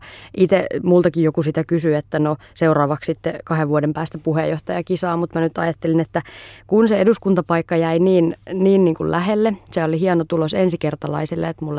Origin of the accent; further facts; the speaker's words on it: Helsinki, Uusimaa, Finland; mä oon syntynyt 85 ja sitten elänyt lamaajan lapsuuden. Mä oon syntynyt Itä-Helsingissä Vesalassa ja siellä Mellunmäessä, Vuosaaressa, Herttoniemessä ympäriinsä asunut.